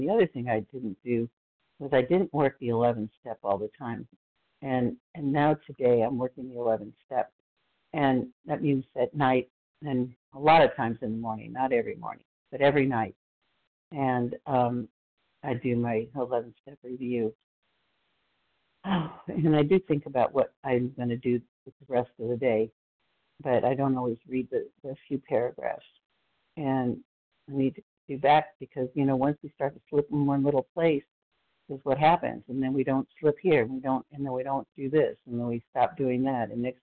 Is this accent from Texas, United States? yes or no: yes; Texas, United States; from Texas.